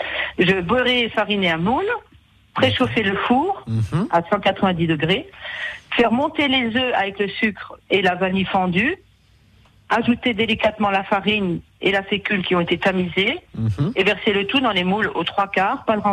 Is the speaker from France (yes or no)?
yes; Colmar, Grand Est, France; now in Vendée, France; moi j'habite la Vendée depuis 22 ans, mais je suis alsacienne, je suis à Colmar.